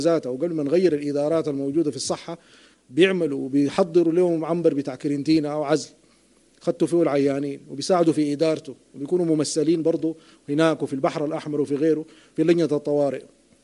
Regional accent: Sudan

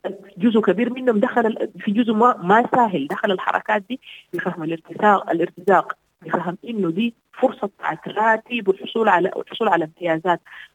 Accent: Sudan; مع إننا عندنا في السودان تجربة تعليم الرحل

